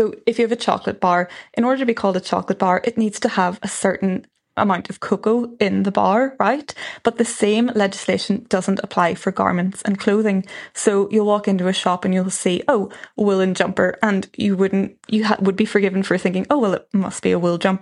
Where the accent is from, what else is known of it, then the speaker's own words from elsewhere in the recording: Ireland; I think as Irish people, especially in this weather, we're so adept at layering anyway.